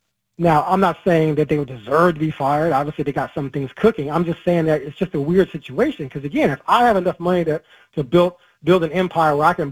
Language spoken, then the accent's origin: English; Chicago, Illinois, United States; So I'm from Chicago, so I'm a Chicago area sports fan, Bulls, Bears, Cubs.